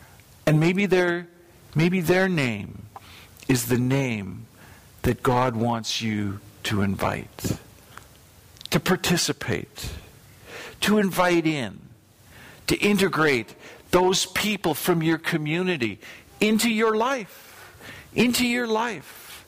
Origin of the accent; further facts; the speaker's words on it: Calgary, Alberta, Canada; When I grew up in Calgary, we had a paper.